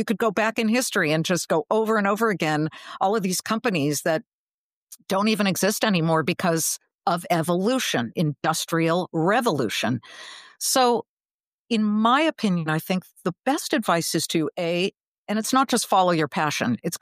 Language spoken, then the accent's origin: English; Beverly Hills, California, United States; I grew up in Beverly Hills and I deserved it.